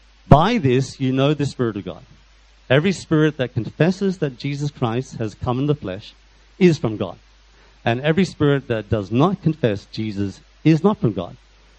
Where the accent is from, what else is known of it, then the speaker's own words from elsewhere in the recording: Australia; So I'm from Australia. I don't go to Anglican Church.